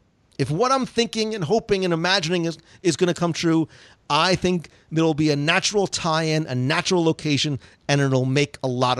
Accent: Northeast, United States; I come from the Northeast, and I'd like my pizza.

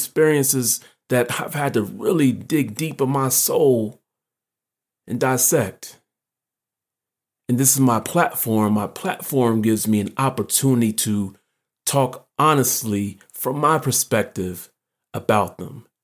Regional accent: Ohio, United States; growing up in Ohio, where I grew up

